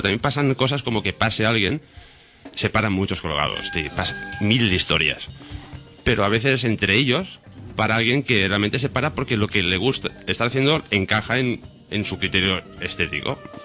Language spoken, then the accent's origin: Spanish; Tarragona, Catalonia, Spain; now in Barcelona, Spain; Mis orígenes de familia están aquí, pero me crié en Tarragona.